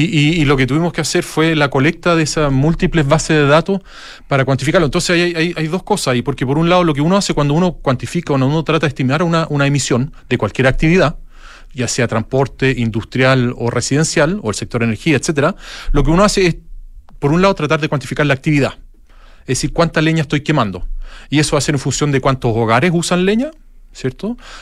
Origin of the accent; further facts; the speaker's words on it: Santiago, Santiago Metropolitan Region, Chile; Eso es lo que a uno como santiaguino quizás habría pensado